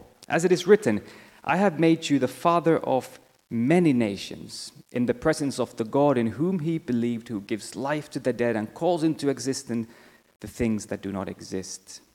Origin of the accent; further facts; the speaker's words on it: Finland; English is a second language; if you're wondering where the accent is from, I'm originally from Finland, so that's where I was born.